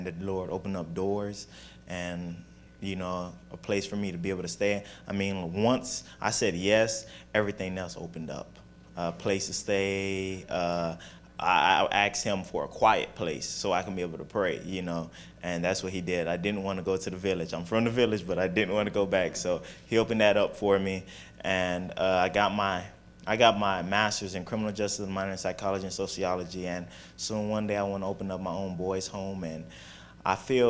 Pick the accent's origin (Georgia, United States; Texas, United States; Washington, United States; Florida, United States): Florida, United States; Immokalee; I'm from the village. I'm from Immokalee.